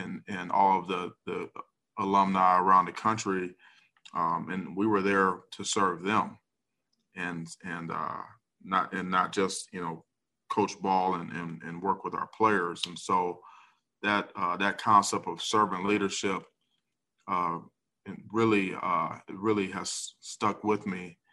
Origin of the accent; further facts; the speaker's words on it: Ohio, United States; It was an opportunity for me to coach him in my home, for my hometown Brownies.